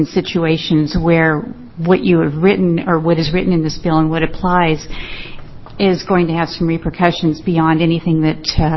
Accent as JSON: {"language": "English", "region": "Oregon", "country": "United States", "said": "I am from Yamhill County, and I am very nervous."}